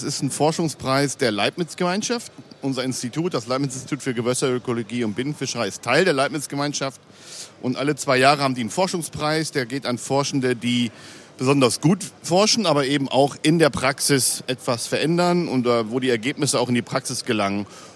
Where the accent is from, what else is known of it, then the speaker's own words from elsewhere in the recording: Lower Saxony, Germany; now in Berlin, Germany; Meine anglerische Heimat sind also die kleinen Karpfenteiche dort im Südoldenburger Münsterland.